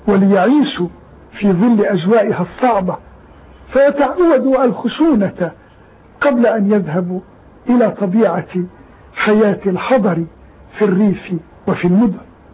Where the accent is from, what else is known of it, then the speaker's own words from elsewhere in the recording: Palestine; أذكر موسما من المواسم كان شائعا في بلادنا فلسطين، هو موسم النبي روبين.